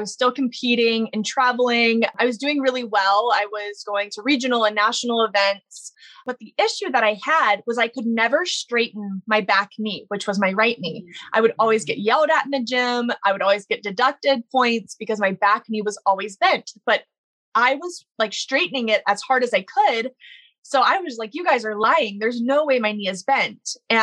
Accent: Baton Rouge, Louisiana, United States; So I grew up in Baton Rouge, Louisiana, and there's not a whole lot to do there.

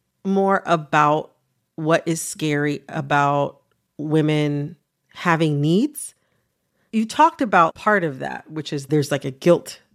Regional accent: United States; Like, I'm Black, I'm American.

